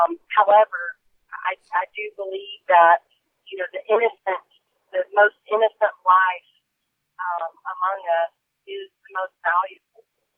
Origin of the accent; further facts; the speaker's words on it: Texas, United States; And those are the kinds of things that I'm used to growing up in East Texas.